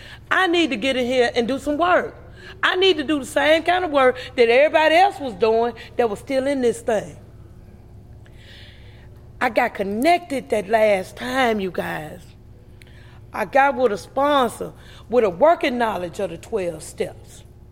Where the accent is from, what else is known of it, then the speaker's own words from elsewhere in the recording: Arkansas, United States; I was from Arkansas, but I was in Memphis, and Memphis set it out for us.